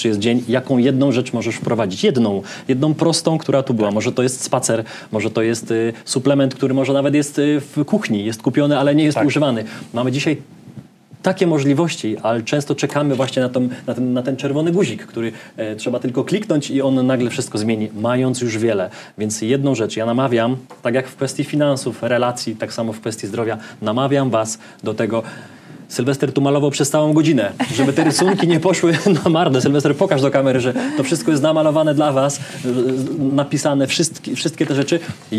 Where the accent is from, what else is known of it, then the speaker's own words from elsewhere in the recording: Bielsko-Biała, Silesian Voivodeship, Poland; ja z jednego końca Polski, a wy z drugiego. Ja z Bielska, a wy z Gdańska.